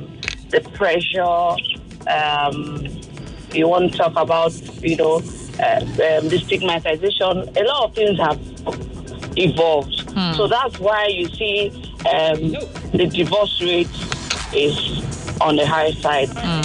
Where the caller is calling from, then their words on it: Lagos, Nigeria; I'm calling from Lagos.